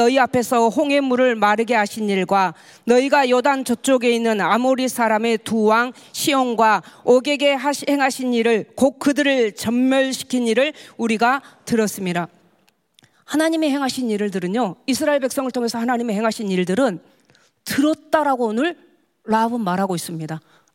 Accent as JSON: {"language": "Korean", "town": "Wando", "region": "South Jeolla", "country": "South Korea", "tie": "born or raised there", "said": "저는 고향이 완도입니다. 완도는요, 우상이 굉장히 심한 지역입니다."}